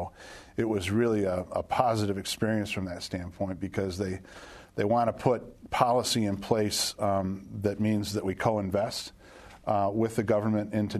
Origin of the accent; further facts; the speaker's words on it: United States; now in Australia; it was very sad for me as an American in Australia, seeing what's happening there.